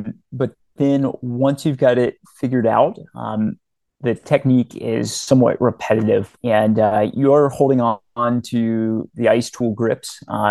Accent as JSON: {"language": "English", "region": "Virginia", "country": "United States", "tie": "born or raised there", "said": "I grew up in Virginia, and I've been learning about outdoor recreation and playing in the mountains here since I was a child."}